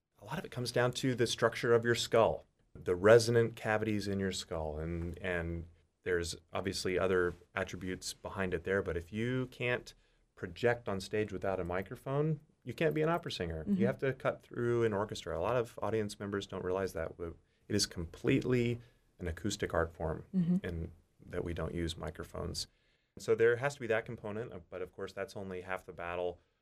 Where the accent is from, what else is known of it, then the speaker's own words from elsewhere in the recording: Houston, Texas, United States; also born or lived in Pittsburgh; I grew up in Houston. I've spent the past 12 years, however, in Pittsburgh, which has been kind of a lot of the formative years of my operatic career. I actually just moved back to Houston